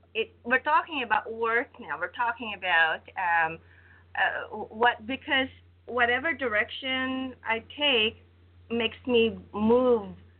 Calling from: Pennsylvania, United States; Oh, I'm calling from Pennsylvania on the East Coast side.

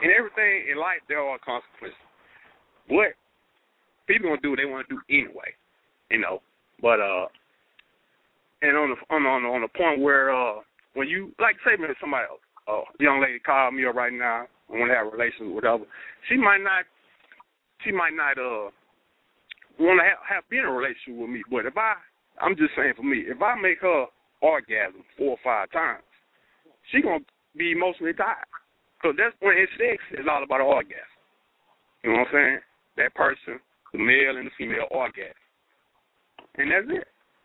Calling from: Houston, Texas, United States; I'm calling from Houston.

